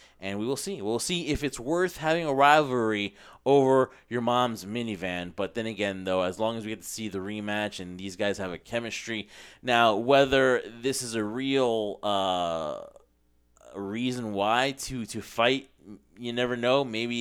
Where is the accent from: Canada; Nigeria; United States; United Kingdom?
United Kingdom; accent: British; It's my British accent. It's not my fault.